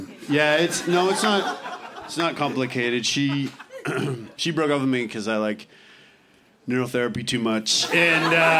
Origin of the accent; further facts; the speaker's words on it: Canada; I'm Canadian, but what's that?